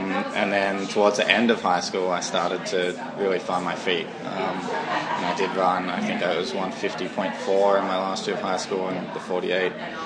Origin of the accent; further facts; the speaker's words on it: Coffs Harbour, New South Wales, Australia; also born or lived in Sydney; I grew up in Sydney till the age of 4 or 5, and I think the doctor suggested that my family move out of Sydney and get me into a little bit more fresh air. So we moved up to Coffs Harbour